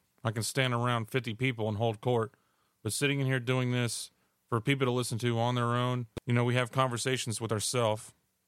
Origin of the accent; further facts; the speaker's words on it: Corpus Christi, Texas, United States; moved away as an adult; I'm from Corpus Christi, Texas. I was born and raised, lived there till I was about 21, and then I joined the military.